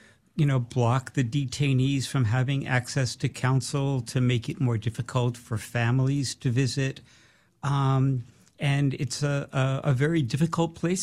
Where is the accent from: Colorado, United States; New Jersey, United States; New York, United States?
New York, United States; Brooklyn; Well, I was born in 1958. So I grew up in Brooklyn during the early and late 60s.